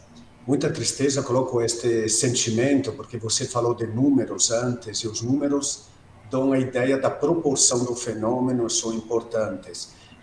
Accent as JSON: {"language": "Portuguese", "country": "Italy", "tie": "born or raised there", "second_language": "Portuguese", "said": "sou italiano como pessoa que foi criada na Europa"}